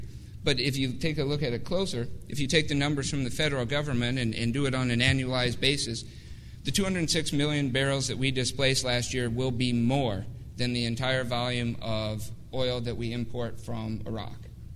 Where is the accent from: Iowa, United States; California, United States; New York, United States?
Iowa, United States; I grew up on a farm in northern Iowa. My hometown's 300 people, and when I go back, you know, there isn't a lot left.